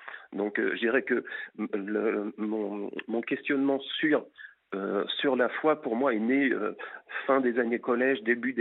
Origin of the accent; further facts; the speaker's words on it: Normandy, France; je suis issu d'une famille catholique. Alors, je suis originaire du Pays de Caux